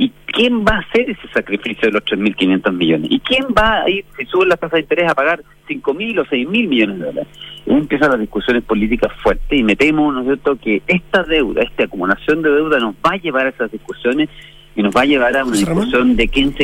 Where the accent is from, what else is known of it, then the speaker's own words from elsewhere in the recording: Chile; como chilenos